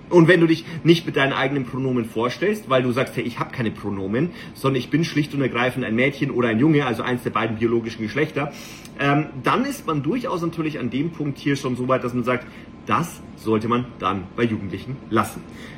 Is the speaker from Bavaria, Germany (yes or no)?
yes; Bavaria, Germany; ich bin ja selber in Bayern zur Schule gegangen